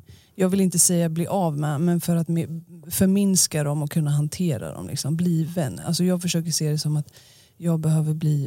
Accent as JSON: {"language": "Swedish", "town": "Örebro", "region": "Örebro County", "country": "Sweden", "tie": "born or raised there", "said": "Ja, det är ju min hemstad, så det tror jag att man gör."}